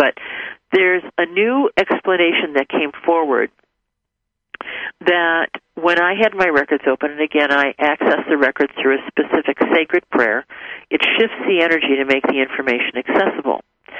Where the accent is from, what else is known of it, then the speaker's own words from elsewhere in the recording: Akron, Ohio, United States; coming to you from Akron, Ohio. I'm home from California.